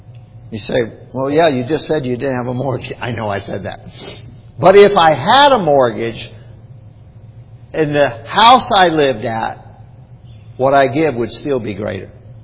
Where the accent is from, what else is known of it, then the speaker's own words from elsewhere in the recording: Bible Belt, United States; now in Oregon, United States; I grew up in the Bible Belt where there was nothing like that on a Sunday.